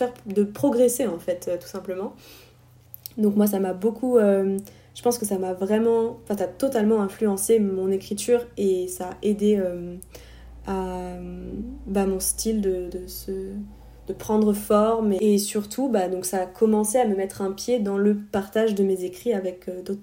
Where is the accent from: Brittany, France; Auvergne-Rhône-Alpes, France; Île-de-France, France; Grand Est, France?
Auvergne-Rhône-Alpes, France; J'ai grandi en Savoie, entre Aix-les-Bains et Chambéry